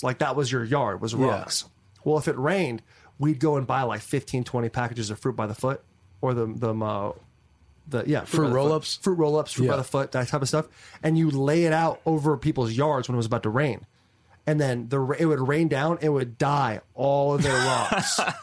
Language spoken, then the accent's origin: English; Arizona, United States; And so growing up in Arizona, for those of you listening, doesn't rain a lot there, especially in October.